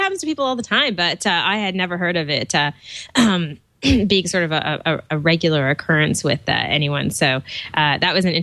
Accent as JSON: {"language": "English", "town": "Toronto", "region": "Ontario", "country": "Canada", "said": "from Toronto, Ontario, Canada."}